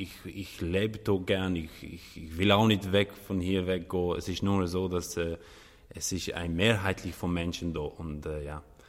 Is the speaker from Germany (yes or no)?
no; Kosovo; German is a second language; Es ist nicht so, weil bei uns in Kosovo ist ein kleiner Ort, ein kleiner Dorf und jeder kennt sich dort.